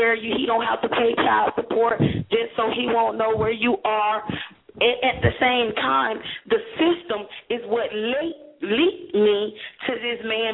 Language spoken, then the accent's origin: English; Alabama, United States; moved away as an adult; now in Washington, United States; I'm from Alabama, and I moved to Washington because of domestic violence.